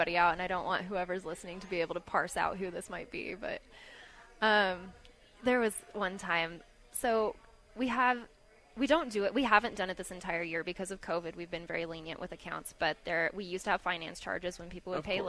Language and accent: English; Garden City, Kansas, United States; now in Colorado, United States; I've lived here for 20 years now, which is crazy. Yeah. But I'm originally from Kansas.